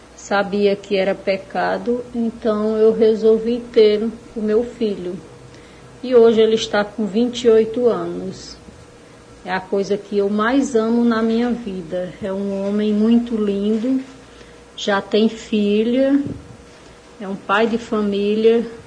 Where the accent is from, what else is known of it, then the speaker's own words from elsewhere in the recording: Marcolândia, Piauí, Brazil; Eu sou de Marcolândia.